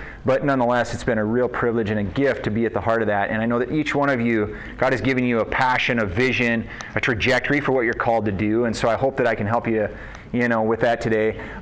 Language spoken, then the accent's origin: English; South Dakota, United States; born and raised in South Dakota